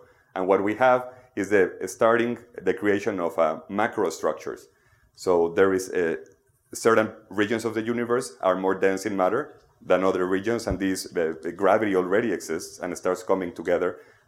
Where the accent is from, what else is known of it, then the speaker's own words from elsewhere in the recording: Mexico; English is a second language; I'm from Mexico, so please don't take it on me. It wasn't my fault.